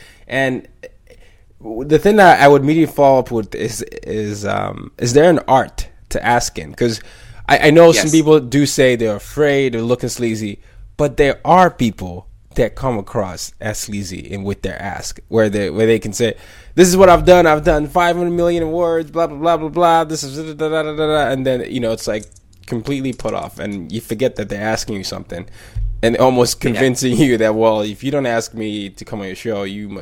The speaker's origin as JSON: {"language": "English", "country": "Nigeria", "said": "even in Nigeria, we used to say that because I'm Nigerian"}